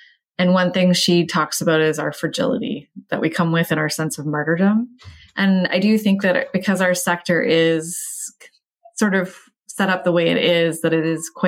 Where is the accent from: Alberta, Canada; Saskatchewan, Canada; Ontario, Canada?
Ontario, Canada; Toronto; I grew up in Toronto, actually in Scarborough. So shout out to the east side of Toronto.